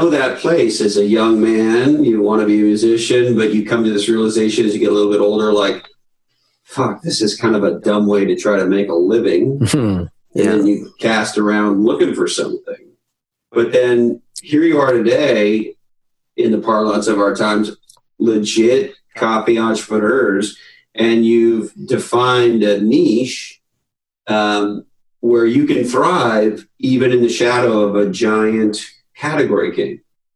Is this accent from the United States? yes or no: no; Canada; I grew up in Canada.